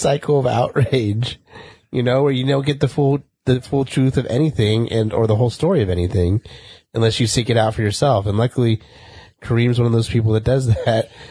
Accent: Ireland; because I'm Irish and I wanted to know about that thing.

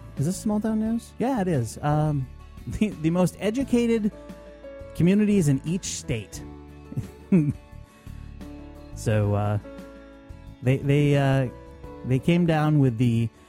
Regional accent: Vermont, United States; My home state of Vermont is Castleton, home of Castleton State, where no one ever leaves.

